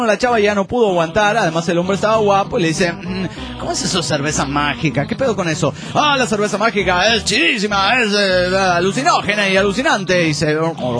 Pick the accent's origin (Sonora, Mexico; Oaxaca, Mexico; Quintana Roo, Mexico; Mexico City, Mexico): Quintana Roo, Mexico; Cancún; de Cancún, Quintana Roo, México.